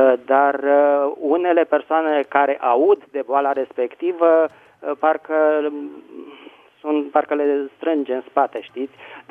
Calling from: Bucharest, Romania; vă sunt din București.

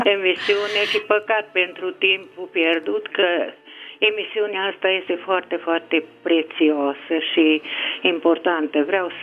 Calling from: Hunedoara, Hunedoara County, Romania; din Unedora

